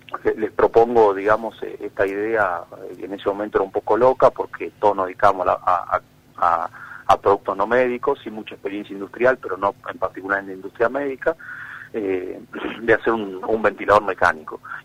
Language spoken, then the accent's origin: Spanish; Santa Fe, Argentina; No puedo regresar a la ciudad donde resido actualmente, entonces me volví a mi ciudad natal, que es La Rosa, Santa Fe